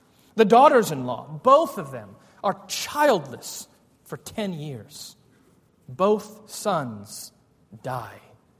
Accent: United States; I said again, I'm from America, and I want to live here in your village of Bokota.

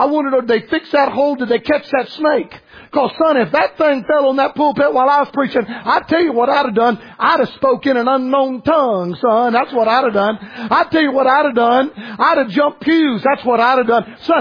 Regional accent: Florida, United States; I preach less in my home state of Florida than any state.

